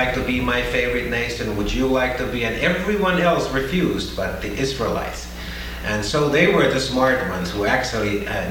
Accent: Finland; I grew up in Finland.

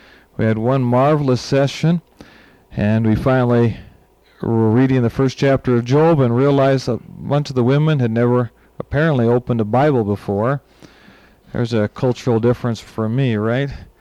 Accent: United States; because I come from the United States

